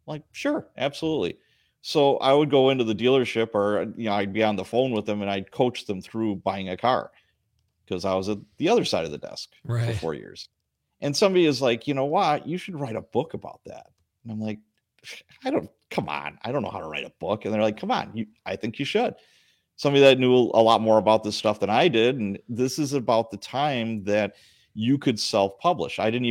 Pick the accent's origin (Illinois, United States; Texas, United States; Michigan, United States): Illinois, United States; Chicago; born or raised there